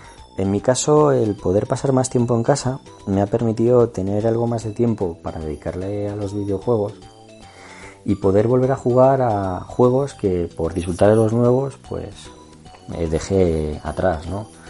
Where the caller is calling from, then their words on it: Community of Madrid, Spain; desde el sur de Madrid quería compartir con vosotros